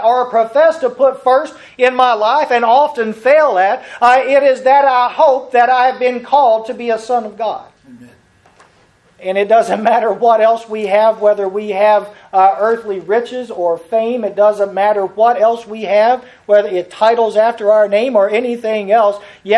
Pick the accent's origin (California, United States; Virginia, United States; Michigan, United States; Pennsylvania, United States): Virginia, United States; Yeah, I'm an American. I'm a Virginian.